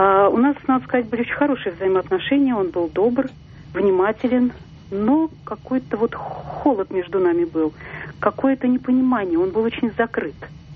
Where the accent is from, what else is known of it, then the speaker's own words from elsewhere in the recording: Moscow, Russia; Я из Москвы.